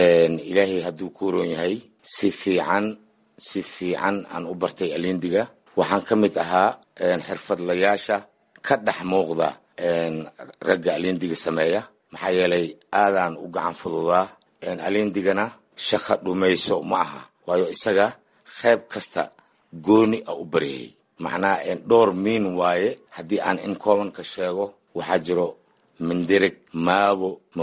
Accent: Marka, Lower Shabelle, Somalia; Aniga magaalada Marka ayaan ku soo barbaaray.

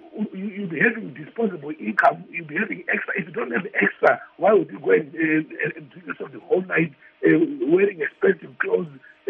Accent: Zimbabwe; born there; I was born in Zimbabwe. My children were all born here in Zimbabwe

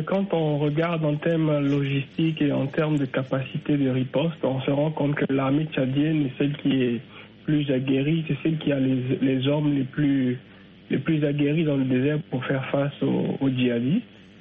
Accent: Benin; now in Montreal, Canada; Moi je vous appelle de Montréal au Canada, mais je suis originaire du Bénin.

